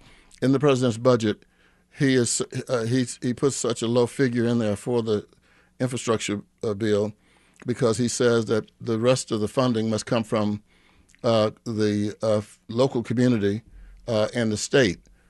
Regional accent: Texas, United States; Yeah, I was born and raised in Texas. All my family is there, probably … down there.

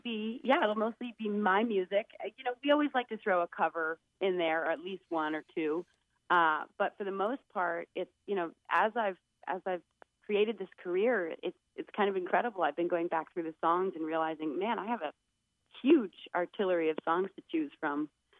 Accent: Vermont, United States; ultimately we're going to end up in Vermont, my home state, for my music festival, Grand Point North.

